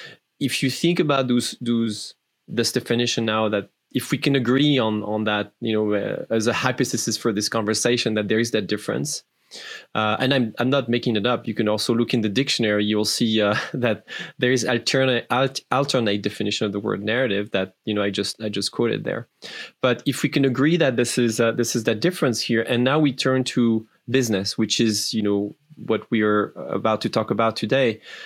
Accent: France; English is a second language; Also, you might hear an accent because I'm French. English is my second language. I really became more fluent in English around 35 years old.

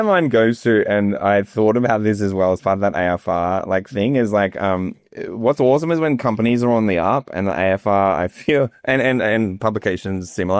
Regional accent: Brisbane, Queensland, Australia; I'm from Brisbane.

